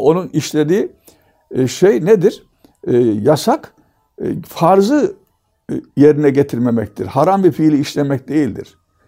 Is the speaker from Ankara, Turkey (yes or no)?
no; Karaman, Turkey; Benim çocukluğumda bizim memleketimizde Karamanlıyım ben biliyorsunuz.